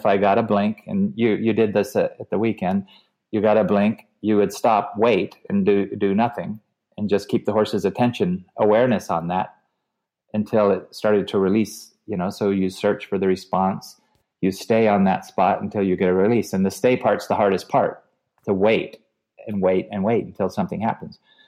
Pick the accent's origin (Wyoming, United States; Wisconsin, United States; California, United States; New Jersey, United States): Wyoming, United States; now in Fairfield, United States; So I came out here from Wyoming and stayed a couple of years and came and went, met my wife here.